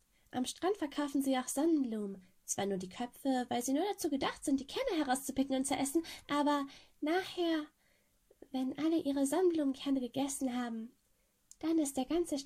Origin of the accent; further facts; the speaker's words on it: Gdansk, Pomeranian Voivodeship, Poland; Ja, und außerdem komme ich aus Danzig. Das liegt in Polen, wie du sicherlich weißt. Diese Stadt ist so wunderschön. Sie liegt direkt am Meer